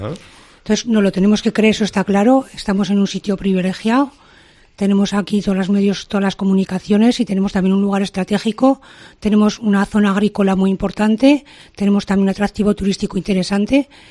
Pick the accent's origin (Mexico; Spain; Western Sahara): Spain; Navarre; Yo estoy aquí como una persona que quiero a la Ribera, quiero a mi pueblo y quiero que la Ribera de Navarra crezca y salga adelante.